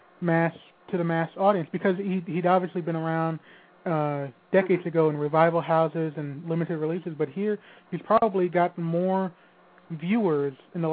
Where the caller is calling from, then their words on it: San Antonio, Texas, United States; I'm calling from San Antonio.